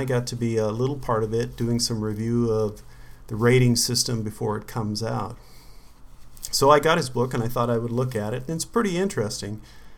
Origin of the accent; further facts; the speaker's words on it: Canada; now in United States; And when I grew up in Canada, I remember that we used to go in the rivers all the time because they were super clean.